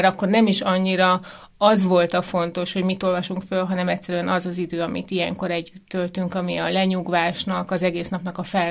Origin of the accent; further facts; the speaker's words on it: Mór, Fejér, Hungary; born there; Valóban Móron születtem